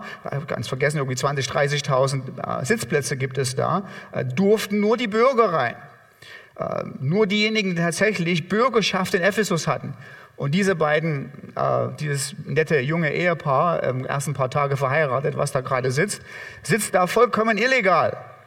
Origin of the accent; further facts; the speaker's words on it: Germany; Wir als Deutsche gehen Probleme, das ist selbstverständlich so an, geradezu drauf durch.